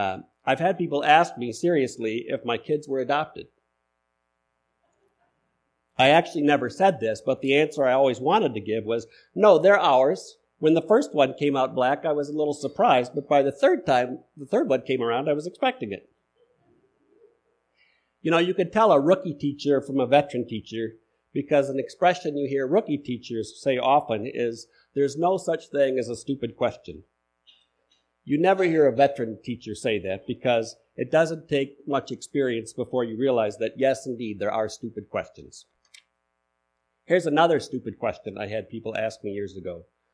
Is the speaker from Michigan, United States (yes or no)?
yes; Benton Harbor, Michigan, United States; also born or lived in Watervliet / St. Joseph; I've basically lived in West Michigan my whole life. I was born in Watervliet, grew up in Benton Harbor and St. Joseph, graduated from St. Joseph High School